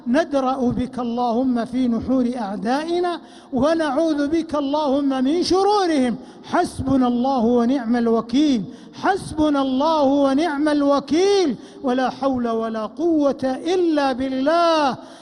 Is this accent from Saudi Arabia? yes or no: yes; Saudi Arabia; اللهم أدم على بلادنا المملكة العربية السعودية أمنها وإيمانها واستقرارها